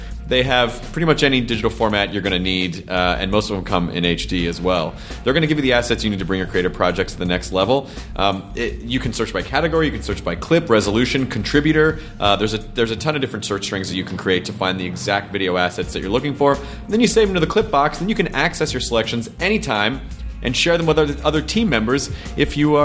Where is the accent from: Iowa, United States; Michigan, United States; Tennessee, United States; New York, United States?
Tennessee, United States; Memphis; I'm a Central Time Zone child. I'm from Memphis, I have great affection for the hour earlier primetime setup.